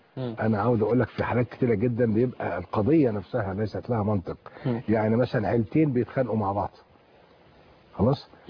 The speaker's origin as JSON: {"language": "Arabic", "country": "Egypt", "said": "أنا مصري معجون بتراب هذه البلد، وجدودي عاشوا هنا، وأولادي وأحفادي هيعيشوا هنا"}